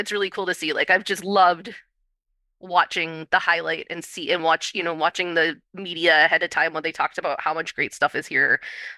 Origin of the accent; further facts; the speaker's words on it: Milwaukee, Wisconsin, United States; also born or lived in New Orleans; So yeah, I was born and raised in Milwaukee, went to college in New Orleans, thought I'd never come back. When I left Milwaukee in the year 1999